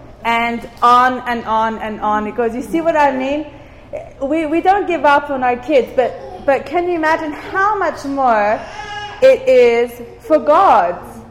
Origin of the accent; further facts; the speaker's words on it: Cyprus; I'm from Cyprus